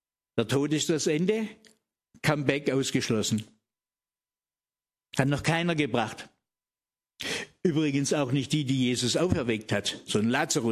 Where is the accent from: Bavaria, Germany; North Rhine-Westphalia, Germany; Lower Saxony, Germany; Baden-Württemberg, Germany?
Baden-Württemberg, Germany; Und das als Schwabe.